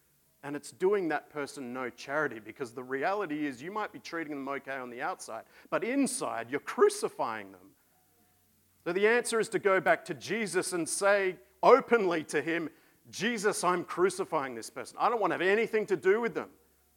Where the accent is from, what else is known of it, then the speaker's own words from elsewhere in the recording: Australia; for me as an Aussie anyway